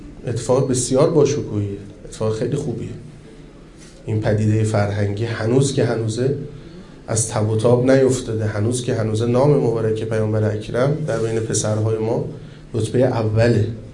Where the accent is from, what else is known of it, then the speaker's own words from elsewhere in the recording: Mashhad, Razavi Khorasan, Iran; آقا ما مشهدی هستیم